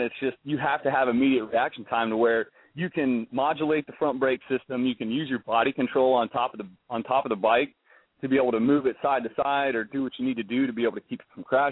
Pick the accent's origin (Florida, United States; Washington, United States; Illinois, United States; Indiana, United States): Indiana, United States; Decatur; moved away as an adult; also born or lived in Flint, United States; I grew up in Decatur, Indiana. My family's got about a 2,000-acre farm down here, and Very, very faith-based. I moved up to Flint, Michigan to go to college